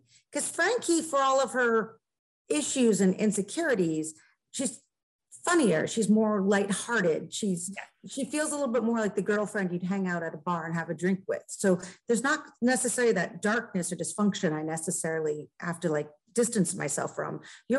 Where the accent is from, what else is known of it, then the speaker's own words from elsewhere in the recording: Oregon, United States; Cape, yep, you're on the Cape. And I'm up in the mountains. So it's interesting because I'm from Oregon.